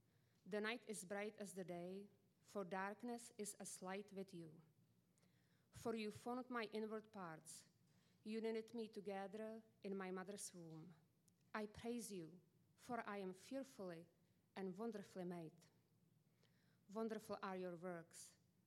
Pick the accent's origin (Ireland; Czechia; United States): Czechia; accent: Czech; English is a second language; I'm from Czech Republic, in case you noticed the accent.